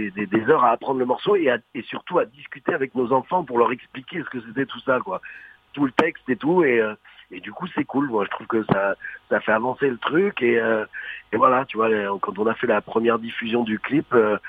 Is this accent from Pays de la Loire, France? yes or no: yes; Pays de la Loire, France; Je suis natif de Vendée à la base, donc j'y allais quand j'étais gamin avec mes vieux.